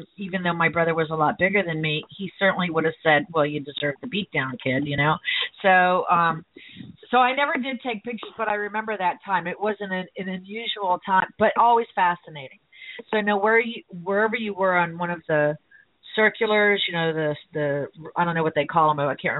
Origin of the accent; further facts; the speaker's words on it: Miami, Florida, United States; we're from Miami, and it wasn't at that time a trend-setting city.